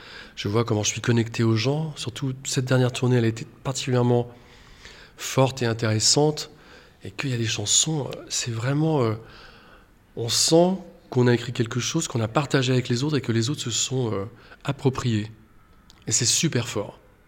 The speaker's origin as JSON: {"language": "French", "town": "Rennes", "region": "Brittany", "country": "France", "tie": "born or raised there", "also_born_or_lived": "Algeria", "said": "je suis rennais, enfin, je suis né en Algérie, mais j'ai grandi à Rennes."}